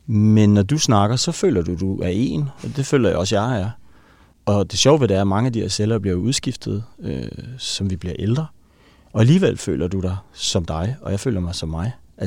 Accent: Helsingør, Capital Region of Denmark, Denmark; Problemet var så, at jeg voksede op i Helsingør, hvor der nærmest ikke kunne opdrives hverken et får eller en ko eller en landbrugsmark.

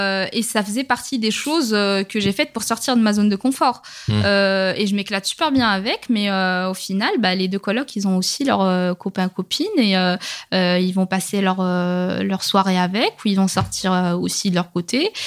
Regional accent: Rabat, Rabat-Salé-Kénitra, Morocco; j'ai grandi au Maroc, j'ai quand même grandi dans la capitale, j'ai fait une école, une mission française

